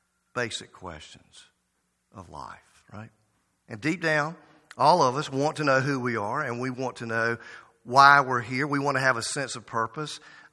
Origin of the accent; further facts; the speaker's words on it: the South, United States; And I grew up in the South. I know about A&P grocery store.